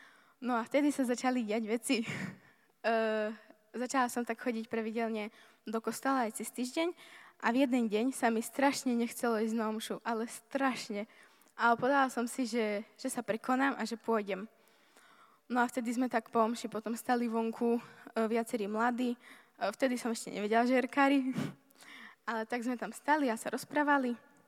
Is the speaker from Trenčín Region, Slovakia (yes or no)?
no; Levoča, Prešov Region, Slovakia; som z Levoče, mám 20 rokov